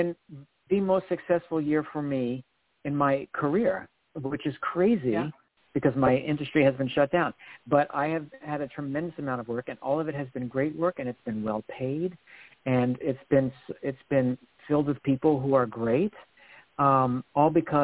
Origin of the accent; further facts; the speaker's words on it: Bronx, New York, United States; I am from the Bronx, and I am a hustler.